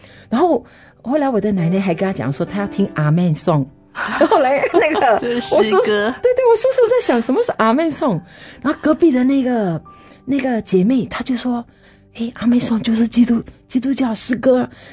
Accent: Fujian, China; accent: Minnan; 我们是福建人，就是讲闽南话这样，有一点接近这样

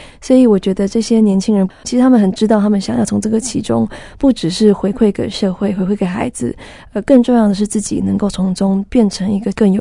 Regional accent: Taichung, Taiwan; also born or lived in Taipei / United States; 我在台北出生的，但是在7岁的时候就搬到台中，就是我妈妈的出生地娘家这样子。那在台中我长大到我读完高中，后来我就跟刚主持人讲的一样，我在高三毕业之后我就去美国读书，读了4年，工作了1年，后来回台湾这样子。

